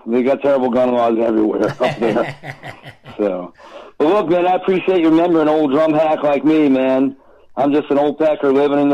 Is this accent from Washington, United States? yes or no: no; Long Island, New York, United States; You know, John and Chris come from Jersey. I'm from Long Island.